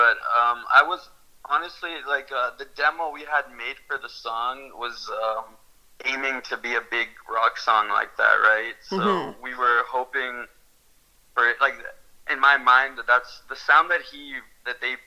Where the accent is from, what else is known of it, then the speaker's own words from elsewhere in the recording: Burlington, Ontario, Canada; also born or lived in Argentina; we grew up in Burlington and the band started in Burlington. And once I moved out of Burlington and I was living in Argentina … was the biggest band